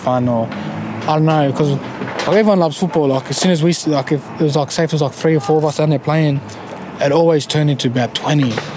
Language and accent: English; Kempsey, New South Wales, Australia; 23, and I'm from Kempsey, yeah? Dangari tribe, yeah.